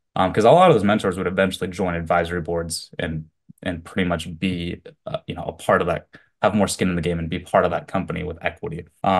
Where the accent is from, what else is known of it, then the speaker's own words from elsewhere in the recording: Missoula, Montana, United States; also born or lived in Japan; now in Vietnam; I'm currently in Vietnam, Chile. Originally, I was born in Japan. I grew up in Missoula, Montana with my father. Went to college down in Southern California. And I actually started my career in Seattle, Washington in the tech world.